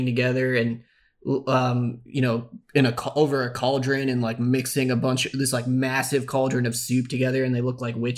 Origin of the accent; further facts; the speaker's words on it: United States; Yeah, I grew up in the States for the most part. I mean, I went to Lebanon pretty much every summer growing up.